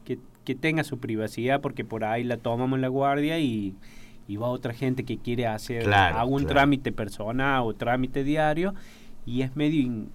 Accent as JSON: {"language": "Spanish", "town": "Pilar", "region": "Córdoba", "country": "Argentina", "tie": "born or raised there", "lives_now": "Tancacha, Argentina", "said": "Vivo ahí, pero soy nativo de Pilar."}